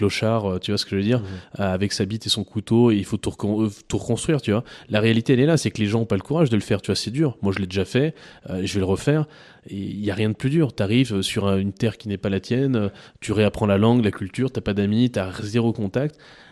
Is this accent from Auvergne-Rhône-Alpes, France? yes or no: no; Vannes, Brittany, France; globalement, moi j'ai grandi en France. Je suis né à Vannes, dans le Morbihan, d'une famille de militaires.